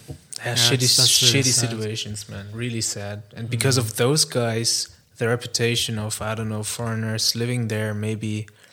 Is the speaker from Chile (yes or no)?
no; Germany; English is a second language; whenever I say that I grew up in Germany, or that I am German